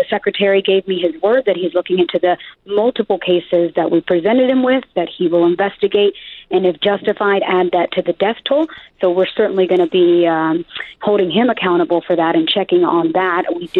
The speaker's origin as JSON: {"language": "English", "town": "Corozal", "country": "Puerto Rico", "tie": "born or raised there", "said": "in areas like Quebradillas, in Corozal, my hometown, in the interior."}